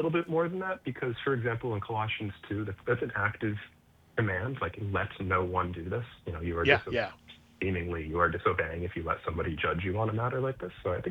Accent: Connecticut, United States; accent: American; now in United Kingdom; I suppose a disappointing American accent here. I'm from Connecticut, but I do live in the UK.

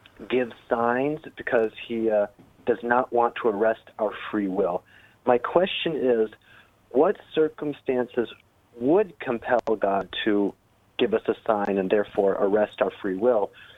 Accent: United States; I'm American

